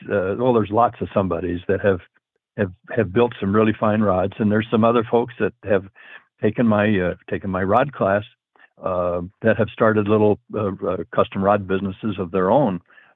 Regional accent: Breezy Point, Minnesota, United States; in my hometown of Breezy Point, Minnesota

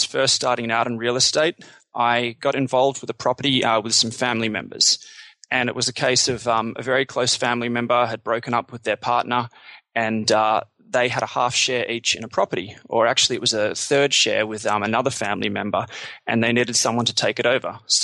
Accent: Australia; I'm Australian.

